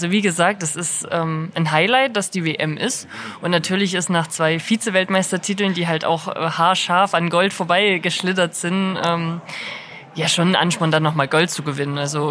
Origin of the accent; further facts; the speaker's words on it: Buchholz, Saxony, Germany; Also ich bin in Buchholz aufgewachsen und da auch zur Grundschule gegangen und habe einen 5 Jahre älteren Bruder.